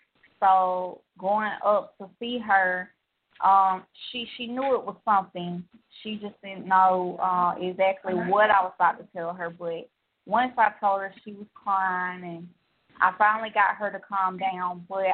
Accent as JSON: {"language": "English", "region": "Georgia", "country": "United States", "said": "of course I'm from Georgia."}